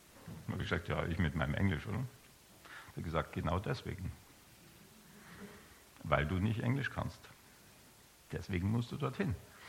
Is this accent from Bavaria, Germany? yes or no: yes; Munich, Bavaria, Germany; moved away as an adult; now in Switzerland; ursprünglich komme ich nicht aus der Schweiz, also ursprünglich bin ich in München geboren und aufgewachsen, aber dann irgendwann mal studienmäßig ausgewandert und 76 in der Schweiz gelandet